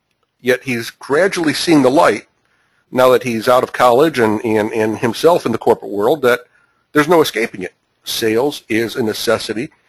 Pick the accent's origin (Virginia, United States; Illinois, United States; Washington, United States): Illinois, United States; Chicago; Hey, Scott, you're from my hometown of Chicago.